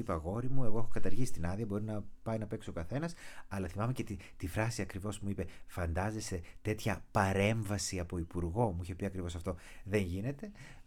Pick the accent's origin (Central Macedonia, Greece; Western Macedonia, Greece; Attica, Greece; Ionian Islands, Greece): Central Macedonia, Greece; Thessaloniki; Γιατί είμαι Θεσσαλονικιός, ήρθα στην αρχή στην Αθήνα, απέτυχα, με κόψαν οι σχολές, ξαναγύρισα πίσω